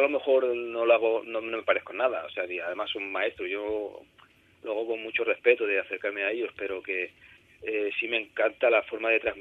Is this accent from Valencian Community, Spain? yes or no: yes; Alcalá de Chivert, Valencian Community, Spain; yo soy de aquí, soy valenciano, vivíamos un pueblecito aquí al lado de en Alcalá de Chivert, aquí en el norte de Castellón, donde en principio no hay mucha tradición flamenca